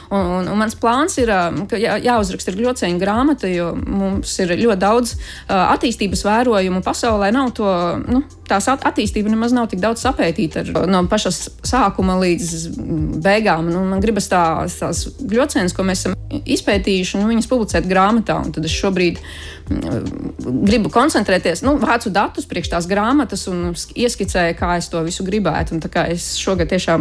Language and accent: Latvian; Riga, Latvia; Nu, es vispār esmu rīdzinieks